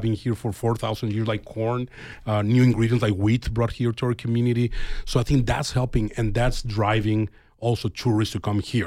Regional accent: Mexico; English is a second language; now in United States; I'm from Mexico originally

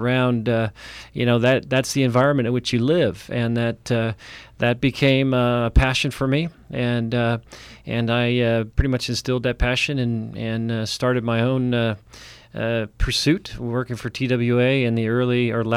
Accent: Tucson, Arizona, United States; First and foremost, I am a native Tucsonan. I grew up in Tucson. Went to school here and started an aviation career in Tucson.

